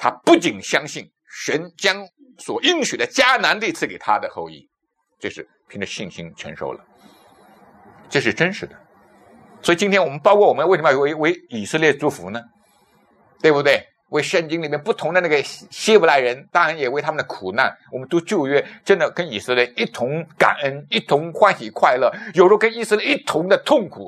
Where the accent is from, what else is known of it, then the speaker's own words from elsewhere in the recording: Jiangsu, China; also born or lived in Wuhan; 你老家在哪？我是江苏人。是的。那你还有呢？我说我第二故乡在哪里呢？是在武汉。为什么？因为我在武汉信主的。